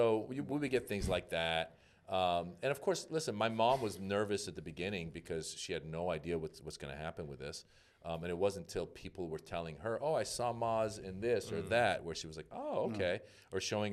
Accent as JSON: {"language": "English", "country": "United States", "tie": "born or raised there", "said": "It was more like, oh, I grew up in America, and I loved Eddie Murphy. I wanted to be Eddie Murphy when I was a kid."}